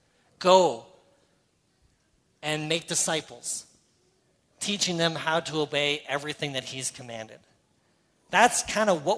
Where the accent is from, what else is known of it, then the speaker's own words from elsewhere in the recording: Canada; I'm a Canadian